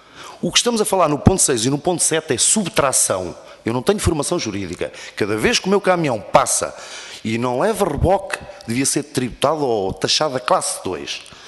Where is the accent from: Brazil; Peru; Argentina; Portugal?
Portugal; Pampilhosa da Serra, Coimbra; Porque eu sou da zona da Pampilhosa da Serra e de Prão Grande, um concelho a Coimbra, casei no da Pampilhosa da Serra